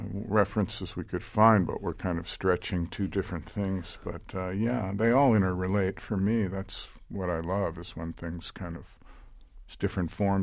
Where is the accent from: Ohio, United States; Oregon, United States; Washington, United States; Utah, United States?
Ohio, United States; We're from Ohio. We grew up together.